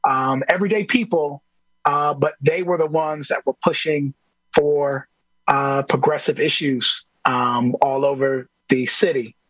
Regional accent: Milwaukee, Wisconsin, United States; I grew up in the Sherman Park neighborhood.

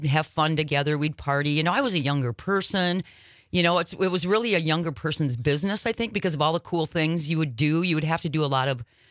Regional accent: Minnesota, United States; moved away as an adult; I tell people I didn't grow up, but I was raised in Minnesota, but I moved here when I was 26, so now y'all know how old I am.

